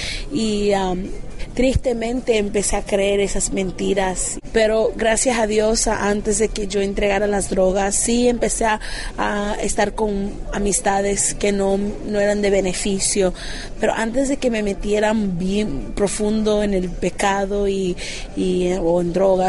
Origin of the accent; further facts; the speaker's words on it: Miami, Florida, United States; Yo soy americana, pero mi mamá es de Colombia, mi papá dominicano, y comencé a cantar a la edad de 15 años en mi iglesia local aquí en Miami, Florida, pero a la edad de 19 me fui a estudiar